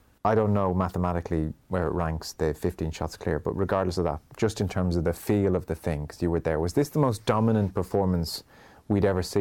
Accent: Ireland

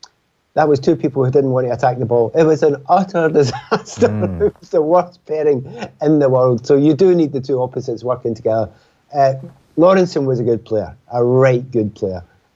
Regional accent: Glasgow, Scotland, United Kingdom; You know, different parts of Dublin have got slightly different accents. And I would know that as a Glaswegian.

